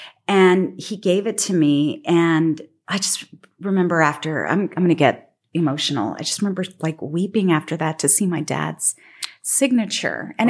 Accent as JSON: {"language": "English", "town": "El Paso", "region": "Texas", "country": "United States", "tie": "born or raised there", "said": "Beth, you know, I grew up in the Lower Valley in El Paso."}